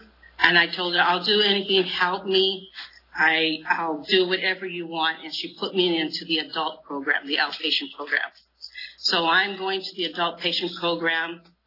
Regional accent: Corcoran, California, United States; also born or lived in Hanford; I'm from Corcoran. That's my hometown. I grew up in Corcoran. Born in Hanford, raised in Corcoran, came to Visalia to come shop for our school clothes.

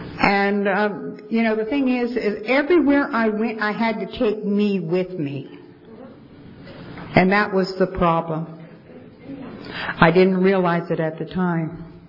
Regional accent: Goshen, California, United States; also born or lived in Visalia / Porterville; I was born not too far from here. I was born in Visalia, raised in Goshen. I moved here, moved to Porterville when I was about 12.

